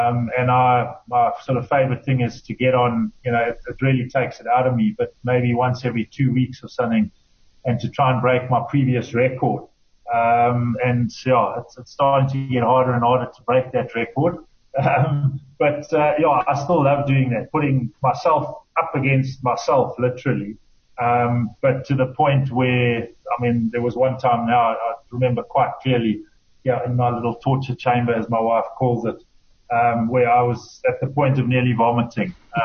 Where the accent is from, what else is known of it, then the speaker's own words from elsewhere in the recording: Namibia; I grew up in Namibia, and we spent a lot of time playing around on bikes anyway.